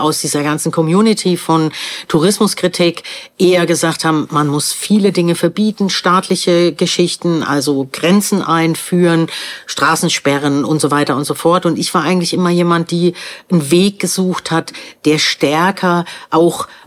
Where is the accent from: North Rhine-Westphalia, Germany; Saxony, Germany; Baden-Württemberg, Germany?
Baden-Württemberg, Germany; Heidelberg; also born or lived in Switzerland; ich komme aus Heidelberg. Heidelberg ist eine sehr touristische Stadt. Definitiv. Ich habe das von klein auf erlebt, dass chinesische Busse ankommen, durch die Hauptstraße wandern.